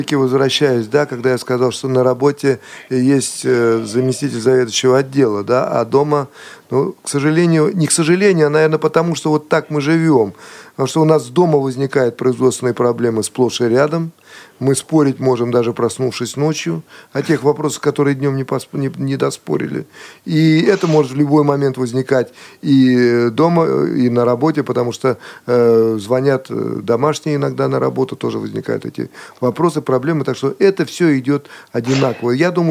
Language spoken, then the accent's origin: Russian; Moscow, Russia; born there; я родился в Москве, а родина моих родителей – Казань.